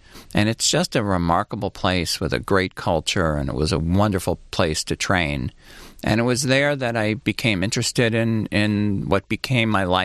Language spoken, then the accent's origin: English; Long Island, New York, United States; My parents, who both were born and raised in Brooklyn, New York, moved to Long Island when they had me, their second child, and outgrew their apartment.